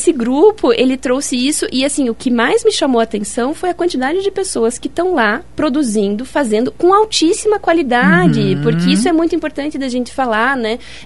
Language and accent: Portuguese; Curitiba, Paraná, Brazil; now in Quatro Barras, Brazil; eu nem moro em Curitiba, na verdade sou, né, curitibana, mas eu moro em Quatro Barras.